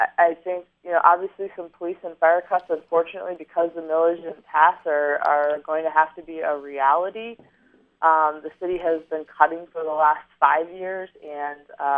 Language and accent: English; Haslett, Michigan, United States; I grew up in Hazlitt.